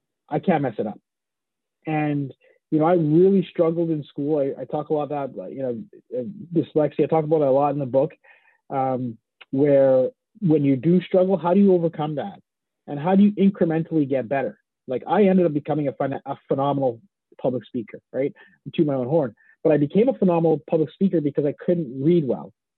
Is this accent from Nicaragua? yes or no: no; Canada; born there; two of us were born in Canada. I was born in Canada. And, you know, my mom came over as a nanny